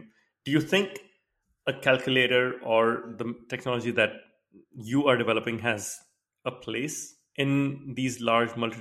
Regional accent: Singapore; also born or lived in India; now in London, United Kingdom; I'm a living example of travel. Having been born in India, I grew up in Singapore, and I've lived in, you know, five or six countries since then, including just a few weeks in my latest home here in London, UK.

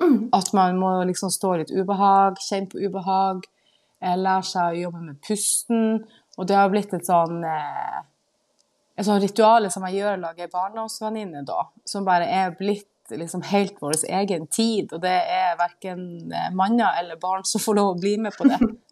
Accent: Nordland, Norway; now in Horten, Norway; vi bor nå i Horten. Vi flyttet ut til Horten i fjor sommer. Vi kommer jo fra Vesterålen.

